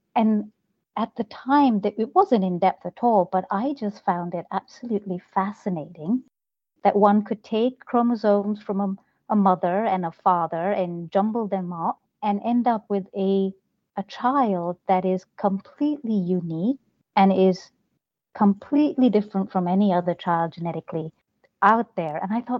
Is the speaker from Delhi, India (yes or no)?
yes; New Delhi, Delhi, India; also born or lived in Jamaica; for a little while, I also grew up in the Caribbean island of Jamaica, and then went back to India and grew up in India in the capital, New Delhi, had a typical childhood.